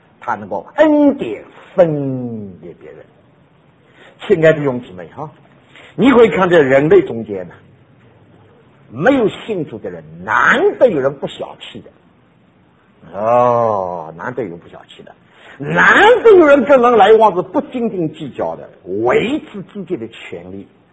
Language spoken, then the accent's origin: Chinese; Shanghai, China; 我们上海人的话很对的